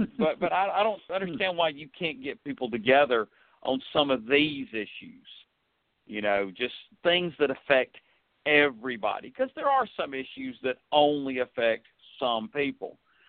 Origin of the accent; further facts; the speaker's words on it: Southern United States, United States; I'm a person that was born and raised in the South, you know, white, married, heterosexual